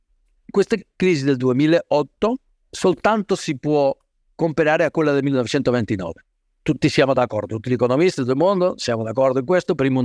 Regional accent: Spain; Italian is a second language; perché io sono spagnolo, permettetemi di dire una cosa, io sono spagnolo

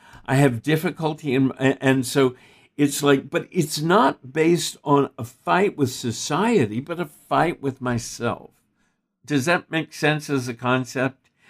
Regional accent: Texas, United States; I grew up in Texas.

